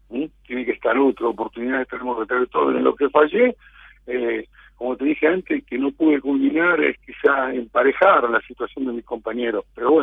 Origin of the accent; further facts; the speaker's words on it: Santa Fe, Argentina; Yo soy de Santa Fe